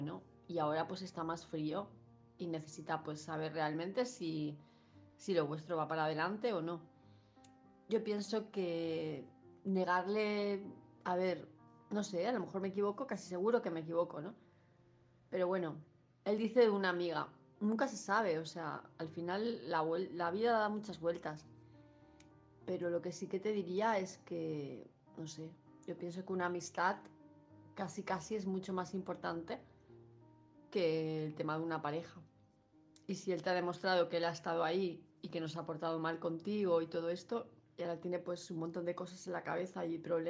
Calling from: Palma, Balearic Islands, Spain; de Palma de Mallorca

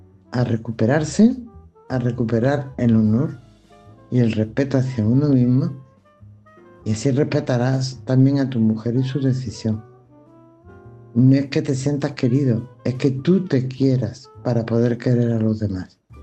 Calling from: Seville, Andalusia, Spain; de Sevilla.

